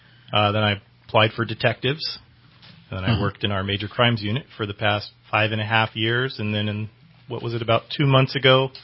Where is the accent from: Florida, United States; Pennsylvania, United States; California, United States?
California, United States; Bakersfield; Bakersfield, California.